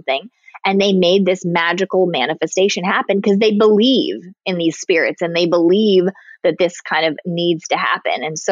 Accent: Indonesia; growing up in Indonesia, I always call it like the masters of illusion.

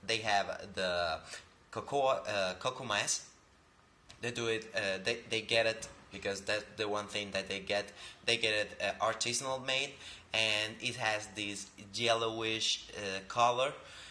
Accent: Venezuela; I am a Venezuelan. I'm from Venezuela.

